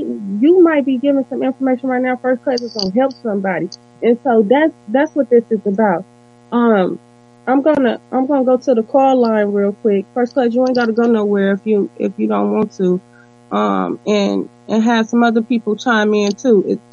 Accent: Chicago, Illinois, United States; They prey on your kids, especially growing up in Chicago. They will prey on your kids. I was one of them kids growing up playing basketball.

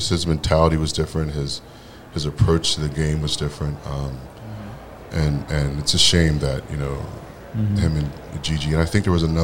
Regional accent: Pennsylvania, United States; So growing up outside the Philadelphia area.

